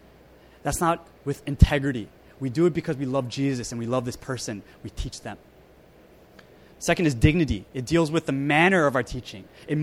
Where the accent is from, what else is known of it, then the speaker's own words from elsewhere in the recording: Maryland, United States; I competed with Team Maryland, that was my home state, for my state.